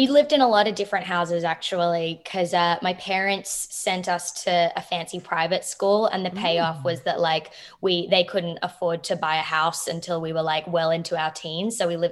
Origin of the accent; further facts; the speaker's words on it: Melbourne, Victoria, Australia; No, I grew up in Melbourne, which is the cool version.